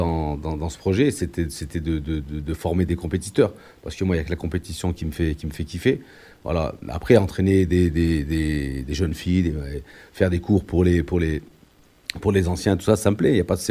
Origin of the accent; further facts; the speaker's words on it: Nouvelle-Aquitaine, France; also born or lived in Morocco; now in Échirolles, France; Je suis un ancien du Limousin, j'ai grandi au Limousin